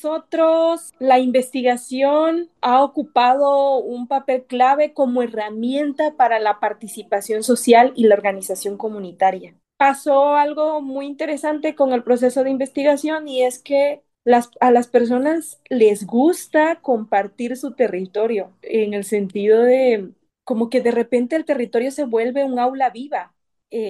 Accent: Guerrero, Mexico; Yo soy de la Costa Chica del estado de Guerrero, rumbo a Oaxaca.

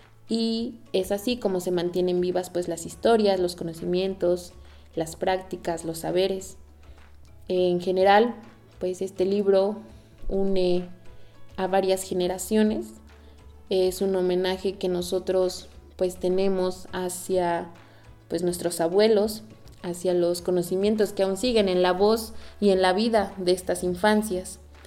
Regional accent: Cuetzalan del Progreso, Puebla, Mexico; now in San Pedro Sacachimalpa, Mexico; soy originaria de Cuetzalan del Progreso, Puebla, y actualmente resido en la comunidad de San Pedro Sacachimalpa.

